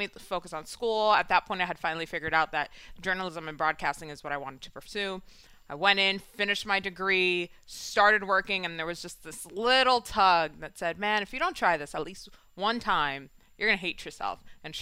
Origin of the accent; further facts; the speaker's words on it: New York City, New York, United States; Yeah, I grew up in Washington Heights.